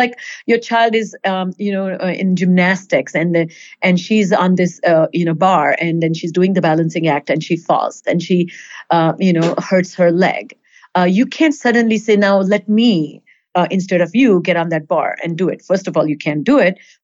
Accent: India; I grew up in India

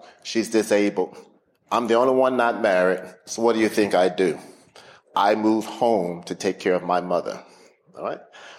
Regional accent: Houston, Texas, United States; I'm a Texan, born and raised in Houston

